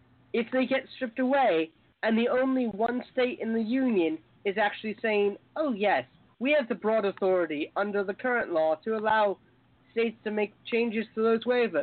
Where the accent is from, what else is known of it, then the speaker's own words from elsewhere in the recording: United Kingdom; Two, I'm not a Kentuckian. I'm a Brit.